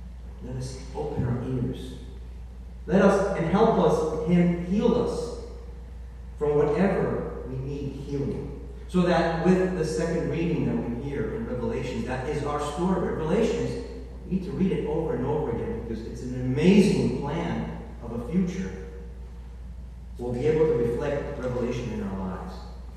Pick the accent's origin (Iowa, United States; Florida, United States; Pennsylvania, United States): Pennsylvania, United States; Philadelphia; I know growing up in Philadelphia with these huge libraries, and I was a third grader